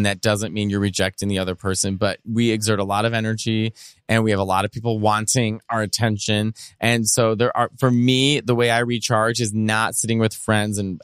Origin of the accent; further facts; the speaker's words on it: Chicago, Illinois, United States; accent: Chicago; If you got like a confident walk, my Chicago accent, if you have a confident walk.